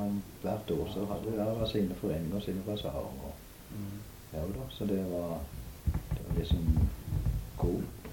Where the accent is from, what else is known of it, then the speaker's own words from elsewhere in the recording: Landvik, Agder, Norway; Nei, da kom vi fra Øvre Landvik og rundt forbi der.